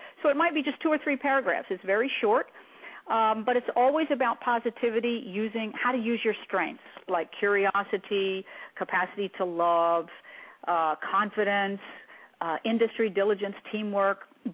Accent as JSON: {"language": "English", "region": "Delaware", "country": "United States", "said": "Delaware ornery, mischievous. I'm from Delaware."}